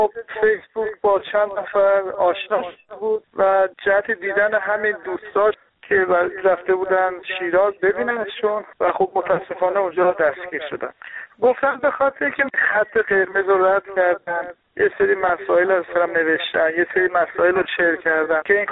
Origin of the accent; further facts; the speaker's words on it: Iran; ما هم ایرانی هستیم